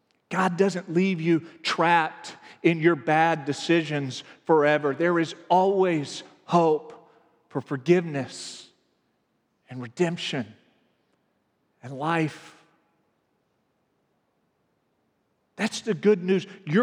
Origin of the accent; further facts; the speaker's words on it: United States; And even with fellow Americans, my growing up male in a predominantly white, middle-class, Christian-majority suburb